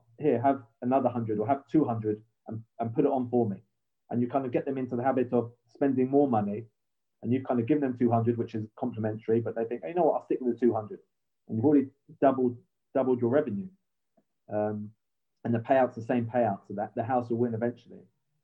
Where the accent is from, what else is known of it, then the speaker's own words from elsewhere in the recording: England, United Kingdom; I'm English. It's easy for me. Get back to see my family, my friends.